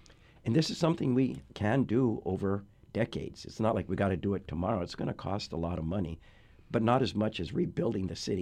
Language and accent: English; Hilo, Hawaii, United States; I remember when I grew up in Hilo, but when I moved over here for my job, I could walk the Lanikai beach all the way down to the point